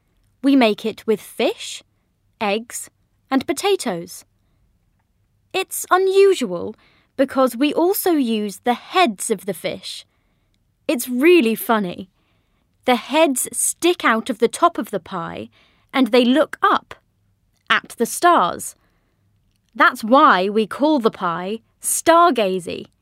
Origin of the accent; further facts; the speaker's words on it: South West England, United Kingdom; I'm from Cornwall in the southwest of England.